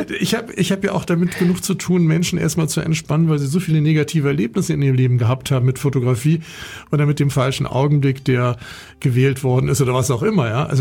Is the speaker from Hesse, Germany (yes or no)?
no; Bonn, North Rhine-Westphalia, Germany; Naja, also ich bin in Bonn aufgewachsen